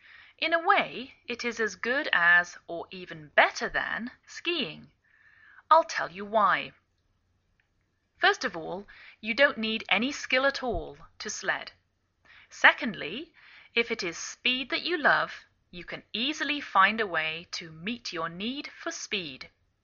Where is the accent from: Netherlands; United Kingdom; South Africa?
United Kingdom; England; now in United States